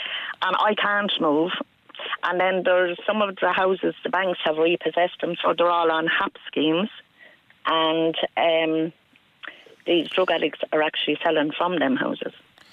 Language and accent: English; Carlow, County Carlow, Ireland; Like, I was born and reared in Carlow Town.